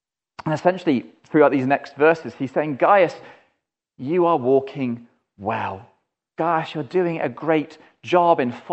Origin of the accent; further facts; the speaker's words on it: United Kingdom; it's not a situation we often meet as British people, is it?